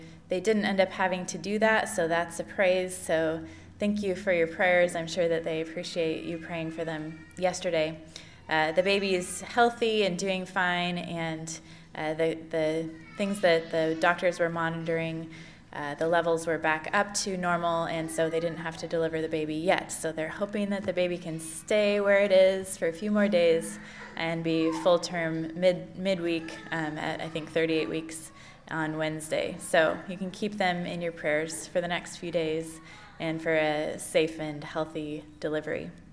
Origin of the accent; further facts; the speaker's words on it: Oregon, United States; So I am a Quaker from Oregon, and I currently live in Southern Oregon.